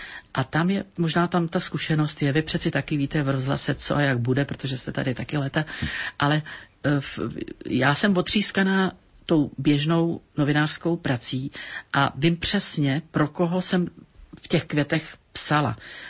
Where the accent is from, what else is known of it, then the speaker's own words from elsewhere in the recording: Buštěhrad, Central Bohemian Region, Czechia; protože jsem z Buštěhradu